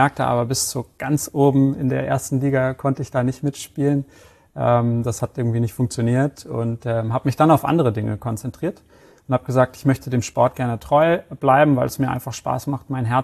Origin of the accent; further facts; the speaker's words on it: Hamburg, Germany; born there; moved away; Bin 33 Jahre alt, gebürtiger Hamburger. Wohne jetzt aber sozusagen des Jobs wegens einmal und aber auch der Liebe wegen in Süden Deutschlands, in Bayern. Da hat es mich jetzt die letzten knapp 4,5 Jahre hingezogen.